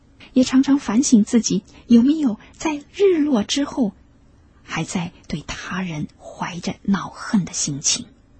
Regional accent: China; 对我们中国人来说，国仇家恨必要铭记在心

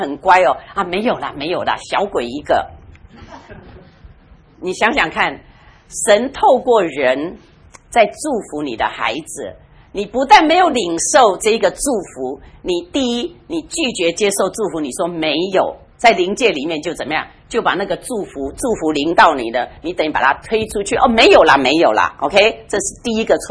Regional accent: China

